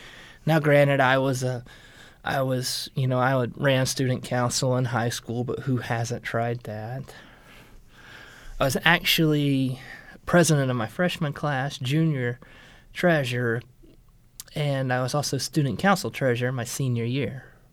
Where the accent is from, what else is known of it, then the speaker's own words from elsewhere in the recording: Macomb, United States; also born or lived in Seattle; Well, I'm originally from a small town. I've done my time in a major metropolitan area, so to speak. I came from Seattle. I did 8 years in Seattle. And I see some similarities to the area I grew up in Macomb, and some similarities to Seattle.